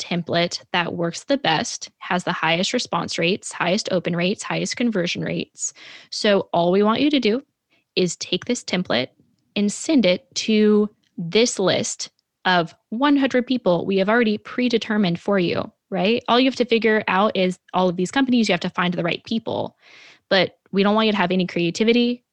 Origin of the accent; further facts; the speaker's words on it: New York City, New York, United States; Not everyone comes in and is super aggressive and ambitious and direct like I am, being a New Yorker and American now.